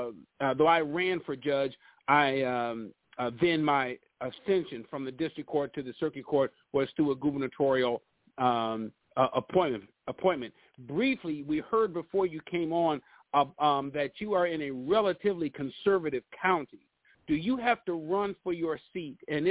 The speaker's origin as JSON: {"language": "English", "region": "Midwest", "country": "United States", "said": "I'm a Midwesterner all my life and I live here in a very chilly Detroit"}